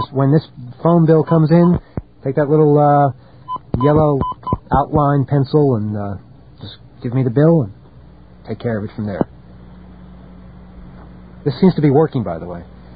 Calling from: United States; Okay, I am calling from the United States, and we're trying to reach the headquarters of the American Olympic team.

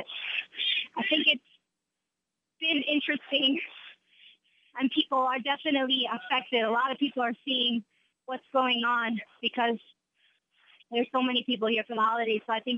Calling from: New York, United States; I'm calling from the Radio City area right now, 48th

